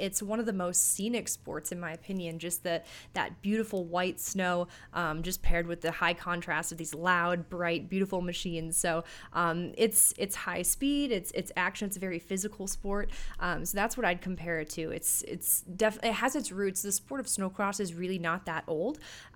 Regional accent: Minneapolis, Minnesota, United States; I grew up in the Twin Cities, Minneapolis, Minnesota area, and just always grew up being a fan, vaguely following, you know, NASCAR, but especially motocross, supercross.

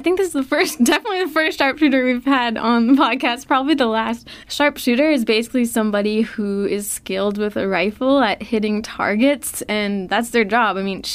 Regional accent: New England, United States; I'm sure they know this much better than us because we're from New England.

